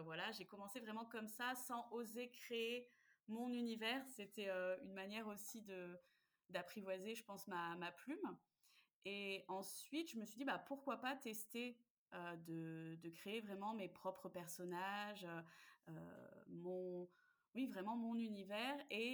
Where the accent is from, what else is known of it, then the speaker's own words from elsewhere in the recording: Brittany, France; donc j'ai 35 ans, je suis originaire de Bretagne